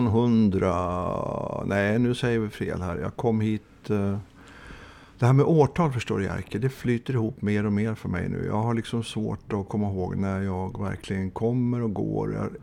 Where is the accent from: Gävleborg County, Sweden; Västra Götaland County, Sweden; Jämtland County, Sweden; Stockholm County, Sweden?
Gävleborg County, Sweden; Bollnäs; accent: Hälsingland dialect; jag är född i Hälsingland uppe i Bollnäs. Så att när jag verkligen går loss ordentligt så tror jag att man hör det. Men de flesta tror jag ändå hör spår av min jävla dialekt där jag är uppväxt under rätt lång tid.